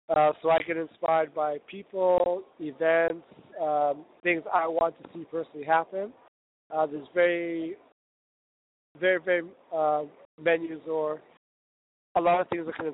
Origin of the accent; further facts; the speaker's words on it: Kenya; moved away as an adult; now in Canada; I grew up in Kenya, East Africa. Spent most of my childhood and early adulthood there.